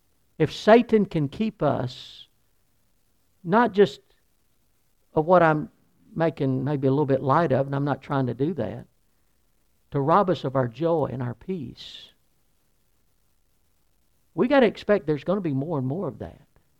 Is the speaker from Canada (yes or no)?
no; the South, United States; But, you know, we're from the South.